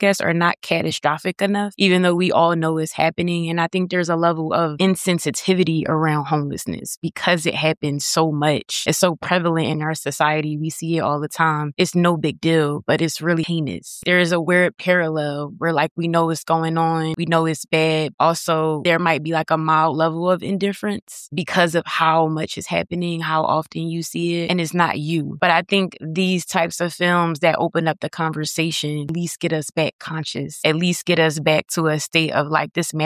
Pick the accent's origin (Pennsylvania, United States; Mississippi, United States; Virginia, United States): Pennsylvania, United States; Philadelphia; I'm from Philly, so I'm from like a city.